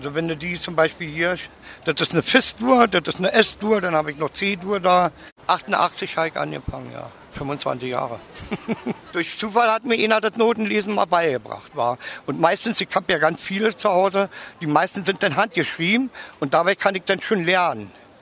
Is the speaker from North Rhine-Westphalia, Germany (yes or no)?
no; Berlin, Germany; Ich bin Berliner.